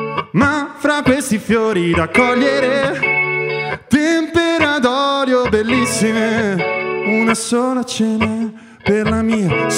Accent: Varese, Lombardy, Italy; sono un musicista, sono di Varese.

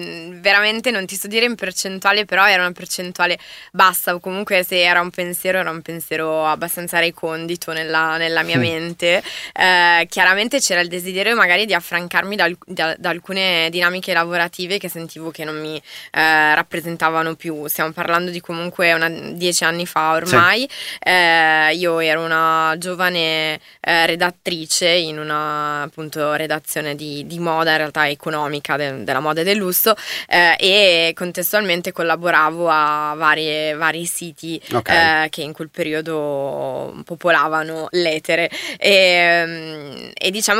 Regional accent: Milan, Lombardy, Italy; Io sono nata a Milano e cresciuta qui, ho iniziato poi a lavorare

